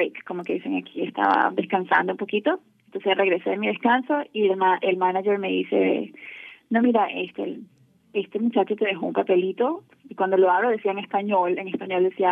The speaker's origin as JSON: {"language": "Spanish", "country": "Venezuela", "moved": "as an adult", "lives_now": "United States", "said": "sí, soy venezolana y bueno, súper orgullosa de ser venezolana, pero desgraciadamente con la situación del país me tuve que mudar."}